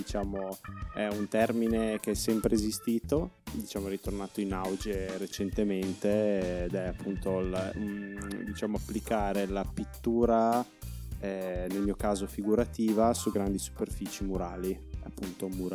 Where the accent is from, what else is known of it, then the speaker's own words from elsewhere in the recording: Bolzano, Trentino-Alto Adige, Italy; Sono di Bolzano e niente, sono nato e cresciuto qua, diciamo, ho viaggiato un po' e ho studiato a Firenze, animazione e illustrazione, e poi sono tornato in terra natia.